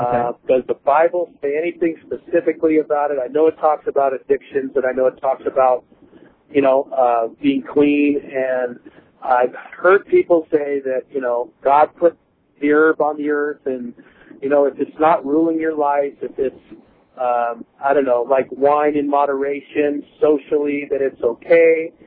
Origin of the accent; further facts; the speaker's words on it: Monterey, California, United States; Born and raised in Monterey.